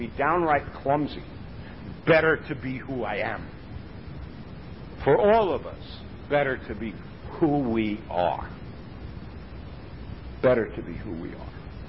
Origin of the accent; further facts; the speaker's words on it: New York City, New York, United States; I grew up in the Bronx.